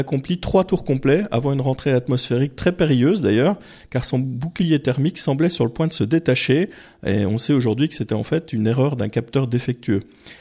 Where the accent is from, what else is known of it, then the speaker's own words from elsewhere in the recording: Bourgogne-Franche-Comté, France; c'est une recette typique de ma Franche-Comté natale, hein. Je suis pas du Sud-Ouest.